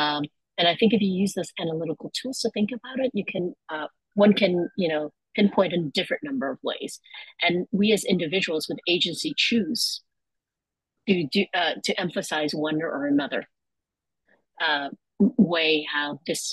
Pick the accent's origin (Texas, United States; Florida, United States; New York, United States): Texas, United States; Houston; I grew up very poor in Houston, Texas, a family of nine kids